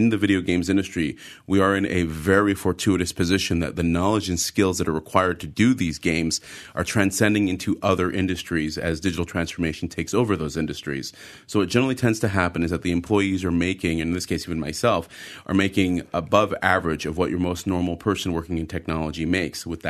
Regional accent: United States; And, you know, I'm from America where there is no retirement fund.

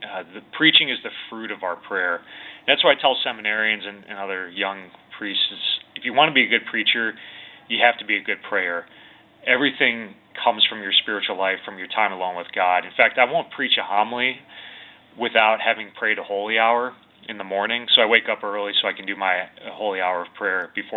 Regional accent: Winnetka, Illinois, United States; I'd gone to New Trier High School. I'm from Winnetka originally, and then Faith Open Charity grade school, Catholic grade school.

